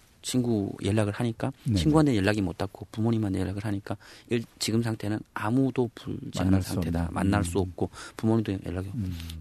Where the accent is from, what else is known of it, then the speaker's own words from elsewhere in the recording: Chongjin, North Hamgyong, North Korea; 제가 고향은 청진인데 길주에 이게 백부님 큰아버님이 사셔가지고 그쪽에 많이 가 있었습니다.